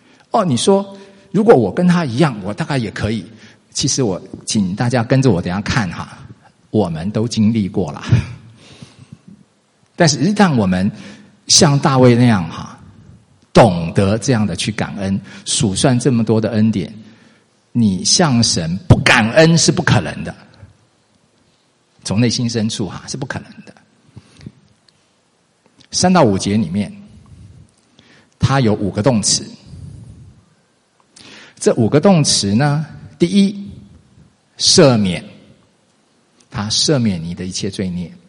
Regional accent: Taiwan; 我就透露一下哈，在我是台湾出生长大

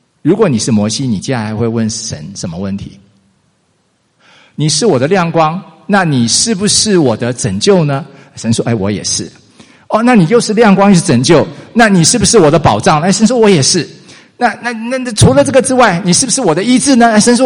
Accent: Taiwan; 我就透露一下哈，在我是台湾出生长大

